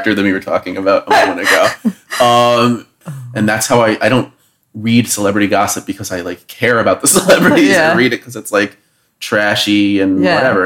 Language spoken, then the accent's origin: English; New Jersey, United States; I see, like, I'm from Jersey. I see trees.